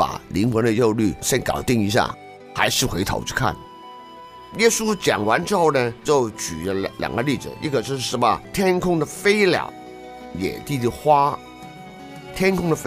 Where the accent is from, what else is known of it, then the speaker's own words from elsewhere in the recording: China; 所以你发觉了这个我们中国人特通啊，特别明白是吧